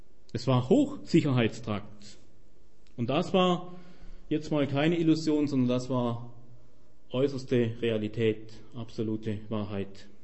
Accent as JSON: {"language": "German", "region": "Baden-Württemberg", "country": "Germany", "tie": "born or raised there", "said": "Ich kenne das von meiner Heimat, Schwäbische Alb"}